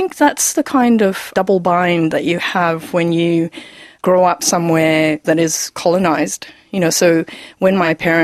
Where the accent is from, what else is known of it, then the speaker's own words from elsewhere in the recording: Kuala Lumpur, Malaysia; when I was growing up in Malaysia, we grew up in this really quite nondescript housing estate in a satellite city of Kuala Lumpur. And it was full of ticky-tacky houses that all looked the same, terrace houses.